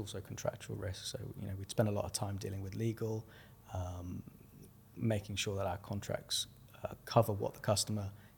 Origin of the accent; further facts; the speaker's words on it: Birmingham, West Midlands, United Kingdom; now in London, United Kingdom; I'm originally from Birmingham, so it worked out really well coming down today.